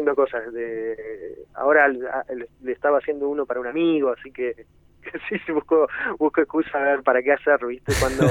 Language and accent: Spanish; Argentina; como todo argentino